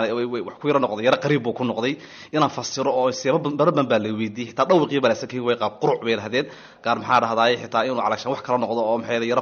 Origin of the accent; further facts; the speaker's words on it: Hargeisa, Woqooyi Galbeed, Somalia; moved away as an adult; also born or lived in Uganda; hargeys aan ku dhashay dabeetana wax ku bartay ilaa iyo dugsigii hoose sare dhexe ilaa jaamacaddii koowaad